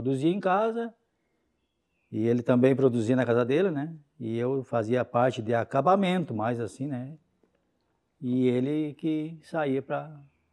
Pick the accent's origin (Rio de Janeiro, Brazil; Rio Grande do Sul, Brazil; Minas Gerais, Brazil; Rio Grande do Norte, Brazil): Rio Grande do Sul, Brazil; São Luís Gonzaga; moved away; eu sou da região das Missões, né? Eu sou natural de São Luís Gonzaga, aonde tem uma região bastante avançada, assim. Hoje nem tanto, mas há 20 e poucos anos atrás, quando eu saí de lá